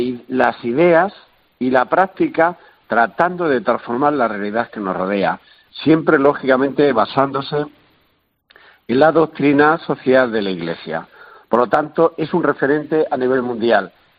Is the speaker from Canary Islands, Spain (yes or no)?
no; Madrid, Community of Madrid, Spain; Para mí, como madrileño que soy, nacido en el barrio de Lavapiés y presidente, como bien ha dicho, de la Federación de Cooperativas y de la Economía Social de Madrid